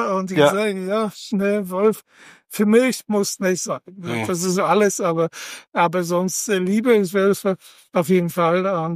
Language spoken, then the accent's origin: German; Poland; now in Germany; ich bin auch aus Polen ausgewandert